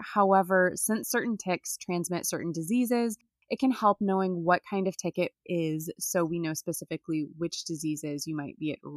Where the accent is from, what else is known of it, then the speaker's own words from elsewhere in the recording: Indiana, United States; I remember that growing up in Indiana, as soon as it was 50 degrees, I thought it was shorts weather.